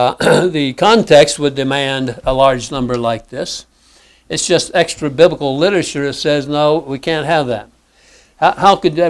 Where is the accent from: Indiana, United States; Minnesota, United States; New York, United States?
Indiana, United States; Speedway; I grew up in Speedway, Indiana, about 20,000 people population there, and so on.